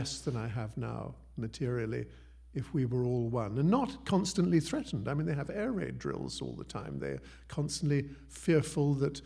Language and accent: English; United States; And Americans, and as I say, once again, I'm an American, so I share the blame